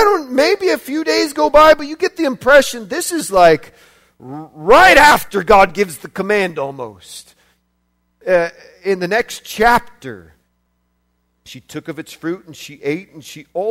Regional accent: Portland, Oregon, United States; and I'm from Portland, Oregon, and I'm from their assembly.

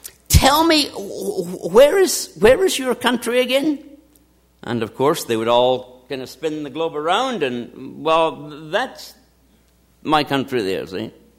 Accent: Scotland, United Kingdom; now in United States; I grew up in Scotland, and I always wanted to ski on powder snow.

